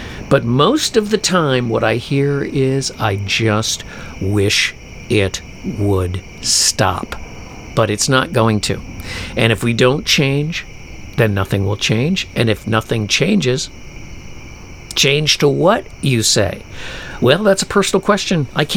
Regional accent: Chicago, Illinois, United States; now in Minneapolis, United States; But nothing like I grew up with in Chicago, where droves of people moved out of the city.

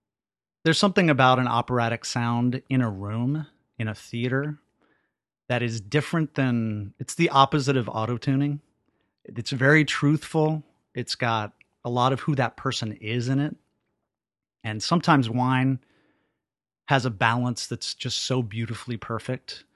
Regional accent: Dallas, Texas, United States; I did. I grew up in East Dallas.

